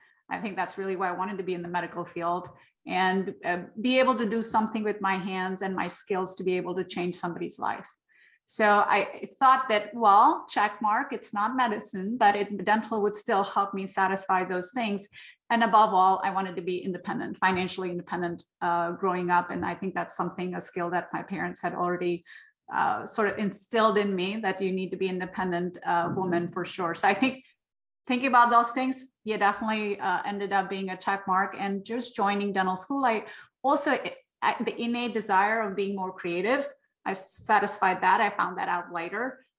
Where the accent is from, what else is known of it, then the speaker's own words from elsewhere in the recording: India; I was born and raised in India